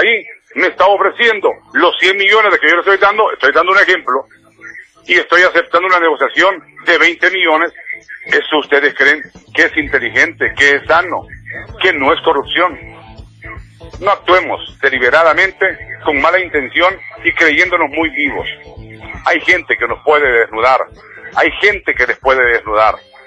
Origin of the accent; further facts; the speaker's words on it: Honduras; como hondureño, me hace sentir mal